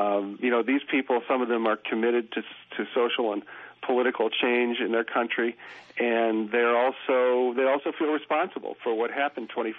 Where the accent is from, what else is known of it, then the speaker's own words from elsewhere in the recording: United States; as an American, to be surrounded by symbols of the United States in sort of derogatory usage.